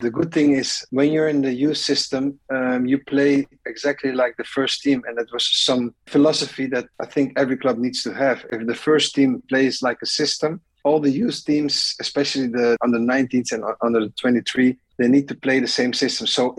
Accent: Amsterdam, North Holland, Netherlands; born there; English is a second language; I was born in Amsterdam as well.

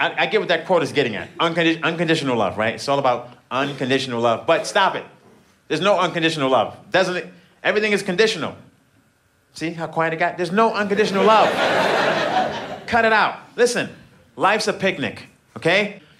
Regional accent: Brooklyn, New York, United States; I'm from Brooklyn. My worst, I'm in jail.

